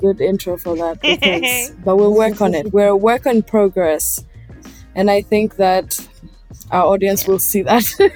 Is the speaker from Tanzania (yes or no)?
yes; Tanzania; I'm from Tanzania. I live in Dar es Salaam, which is way too hot right now.